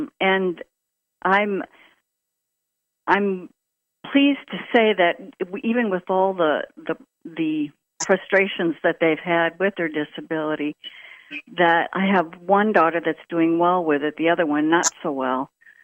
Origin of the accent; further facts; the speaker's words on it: Oklahoma, United States; now in Alabama, United States; from Oklahoma, but I'm in Alabama right now.